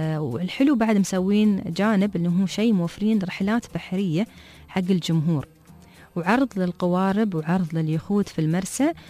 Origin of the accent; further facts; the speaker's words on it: United Arab Emirates; ويصيد ويحدق عندنا في الإمارات.